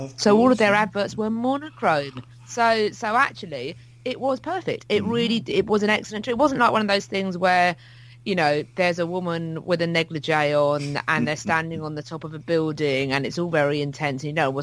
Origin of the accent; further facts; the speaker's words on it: Hastings, South East England, United Kingdom; I am almost expert level on the Battle of Hastings because I am from Hastings